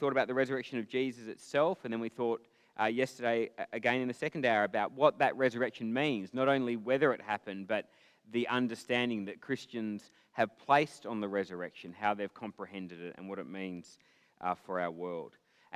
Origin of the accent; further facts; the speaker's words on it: Perth, Western Australia, Australia; I'm over here from Perth